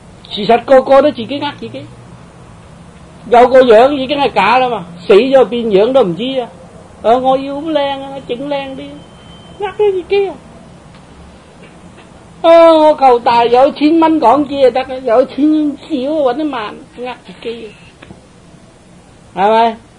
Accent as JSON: {"language": "Cantonese", "country": "China", "said": "我哋中国人系个质地就随遇而安"}